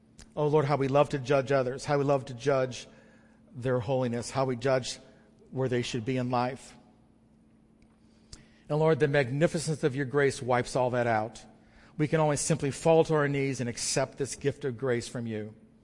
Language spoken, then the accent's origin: English; United States; because we're American and we have to perform.